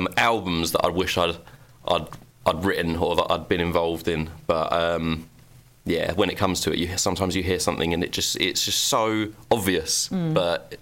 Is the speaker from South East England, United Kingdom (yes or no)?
no; Collier Row, London, United Kingdom; when I was growing up, I grew up in Collier Row.